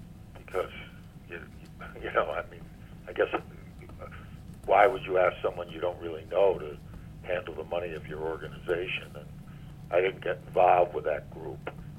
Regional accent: New Hampshire, United States; At the school we went to growing up in New Hampshire, it was heavily Anglo-Saxon Protestant. In fact, I was the only Jewish kid in my high school, and there was one black family.

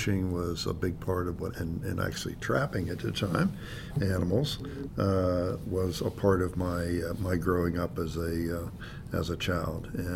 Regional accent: Pennsylvania, United States; ended up going to West Virginia University in Morgantown, which was only 50 miles south of my hometown, crossing the border and from Pennsylvania into West Virginia.

